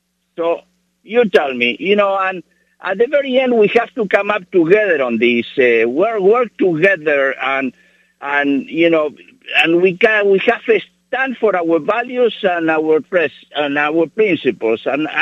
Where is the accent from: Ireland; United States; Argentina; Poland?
Argentina; I was born and raised in Argentina